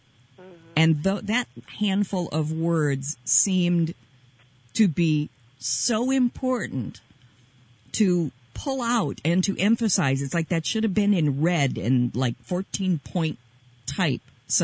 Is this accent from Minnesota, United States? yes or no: yes; Minnesota, United States; the way that I see my everyday life as a Minnesotan, born and raised and lived here almost all of my life